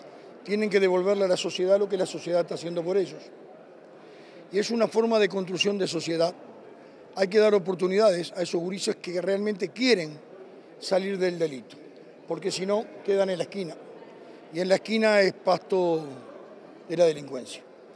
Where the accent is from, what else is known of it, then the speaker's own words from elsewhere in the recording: Uruguay; A mí me genera, como todo uruguayo